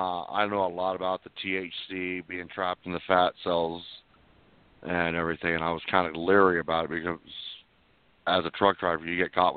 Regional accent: Missouri, United States; But also, I'm from Missouri.

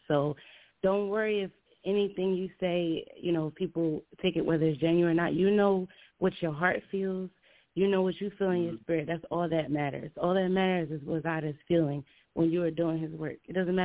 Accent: Atlantic City, New Jersey, United States; Atlantic City. I'm from Atlantic City.

